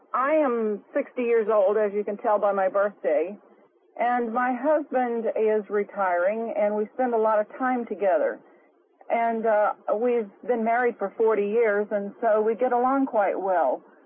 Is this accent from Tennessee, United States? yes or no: yes; Tennessee, United States; born there; I was born in Tennessee.